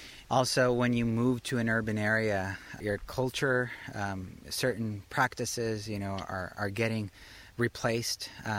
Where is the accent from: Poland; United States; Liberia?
United States; Los Angeles, California; Growing up in East Los Angeles, in a working poor family. We didn't have a health insurance network.